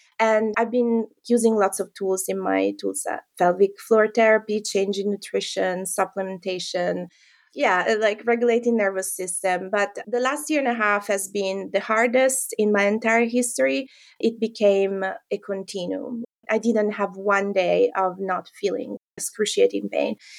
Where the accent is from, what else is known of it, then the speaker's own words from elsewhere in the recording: Italy; moved away as an adult; now in United States; I think before I moved to the US, because I'm originally from Italy, born and raised.